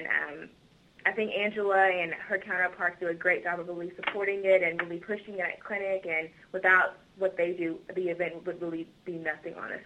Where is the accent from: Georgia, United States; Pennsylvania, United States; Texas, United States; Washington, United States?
Texas, United States; Duncanville; Well, I'm right here from Dallas. I'm actually from Duncanville.